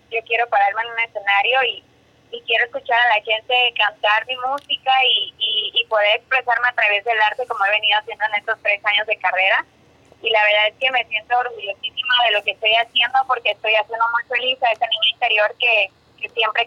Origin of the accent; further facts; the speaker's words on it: Veracruz, Mexico; also born or lived in Xalapa; yo nací en Jalapa, Veracruz. Yo estuve allá viviendo 6 añitos, ajá, pero por cuestiones de familia y todo, pues nos vinimos acá al puerto de Veracruz. Claro, yo me considero súper caruchísima porque toda mi vida he estado yo aquí presente